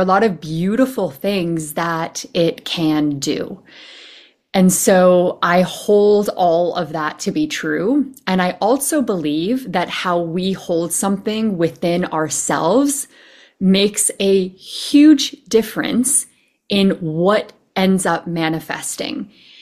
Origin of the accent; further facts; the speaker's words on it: Canada; now in Los Angeles, United States; So I'm from Canada. I currently live in Los Angeles